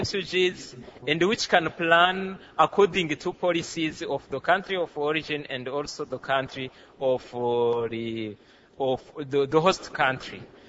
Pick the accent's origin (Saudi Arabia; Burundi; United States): Burundi; first language French; English is a second language; moved away; also born or lived in Tanzania; I am going to try to speak in English, but you are going to excuse me because my first language is not English, but French. As she said, I am a Burundian from, I am Burundian, and I used to be a refugee since 1996 in the western of Tanzania.